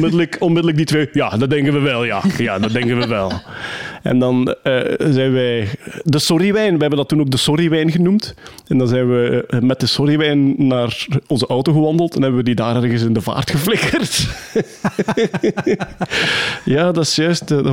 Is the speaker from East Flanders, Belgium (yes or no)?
yes; Wachtebeke, East Flanders, Belgium; Opgegroeid in Wachtebeek, plattelandsdorp. Gent was eigenlijk al echt aanpassen voor mij.